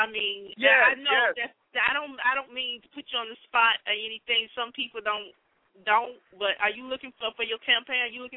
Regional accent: Florida, United States; I hope you're reelected in the state of Georgia, even though I'm from Florida.

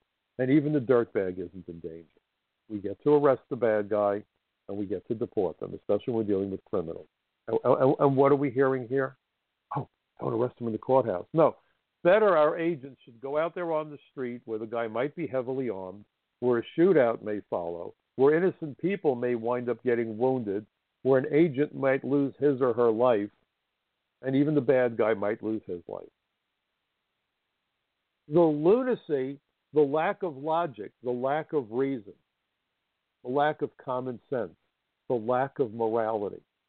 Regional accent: New York City, New York, United States; But as a New Yorker, it was a privilege to work with the NYPD.

